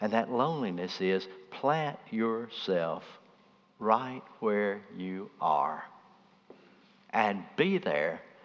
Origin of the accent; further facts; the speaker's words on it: Birmingham, Alabama, United States; I was born in Birmingham. I grew up in Birmingham. I went to school in Birmingham. I went to college in Birmingham. I had always spent my life in Birmingham.